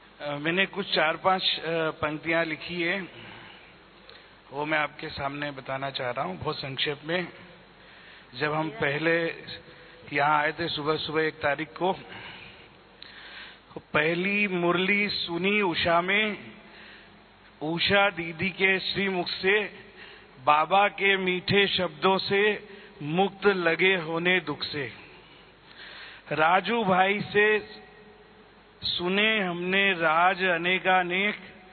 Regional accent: Rajgarh, Madhya Pradesh, India; मैं राजगढ़ से आया हूँ, जो मध्य प्रदेश में भोपाल के पास है।

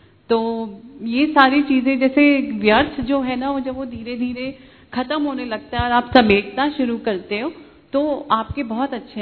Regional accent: Delhi, India; क्योंकि पले बड़े ही दिल्ली में हैं तो इतना फैलाव था फ्रेंड्स का, रिलेटिव्स का

